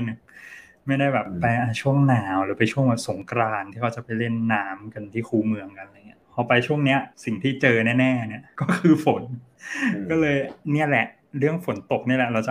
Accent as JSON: {"language": "Thai", "region": "Bangkok", "country": "Thailand", "tie": "born or raised there", "said": "แต่ว่าตัวผมเองเนี่ยคนกรุงเทพตั้งแต่กำเนิด"}